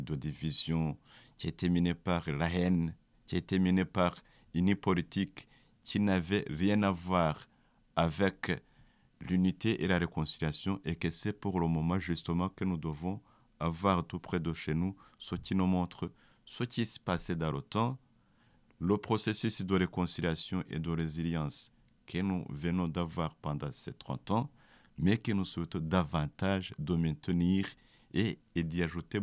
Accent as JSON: {"language": "French", "country": "Rwanda", "said": "en tant que Rwandais, en tant que rescapé"}